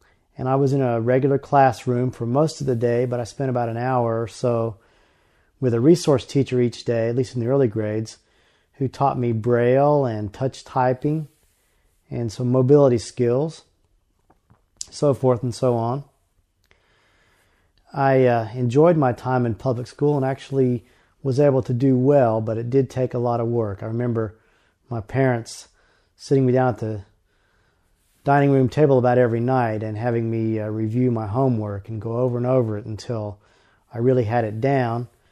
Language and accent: English; North Carolina, United States; And I was born in North Carolina, totally blind from birth, premature birth, which caused damage to my optic nerve. And I grew up in North Carolina.